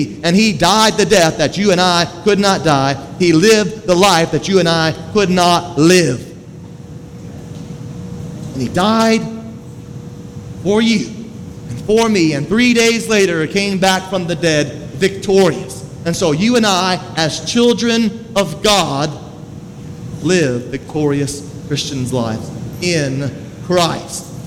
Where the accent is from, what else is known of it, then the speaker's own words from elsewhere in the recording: Pensacola, Florida, United States; But I'm from Pensacola, Florida. And so I grew up, I'm a big Florida Gator fan.